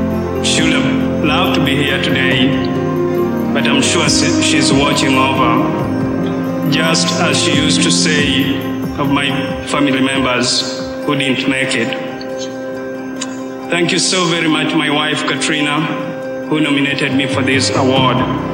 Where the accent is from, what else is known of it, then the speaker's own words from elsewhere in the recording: Kenya; I want to thank so very much the people I grew up with in Kenya, both living and gone.